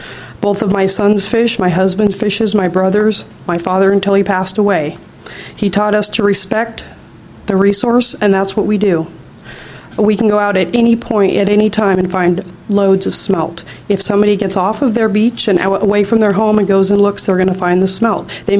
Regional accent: Port Orchard, Washington, United States; I'm from Port Orchard.

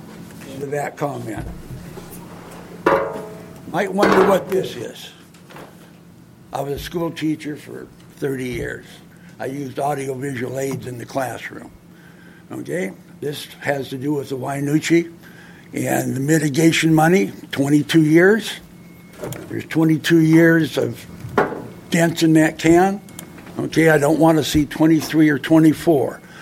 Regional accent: Aberdeen, Washington, United States; I'm from Aberdeen.

